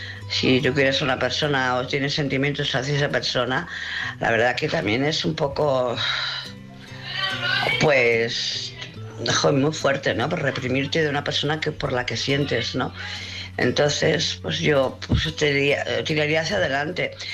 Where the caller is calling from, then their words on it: Barcelona, Catalonia, Spain; Buenas noches … de Barcelona.